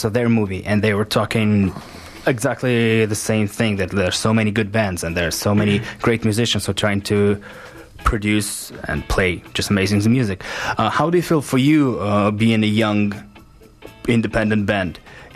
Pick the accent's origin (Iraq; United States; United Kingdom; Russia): Russia; That reminds me like the stories I heard from Soviet Union, because I'm from Russia